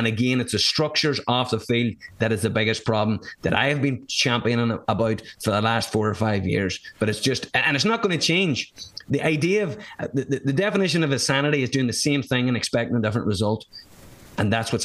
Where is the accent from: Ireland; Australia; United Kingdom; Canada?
Ireland; Ulster; I'm from Donegal.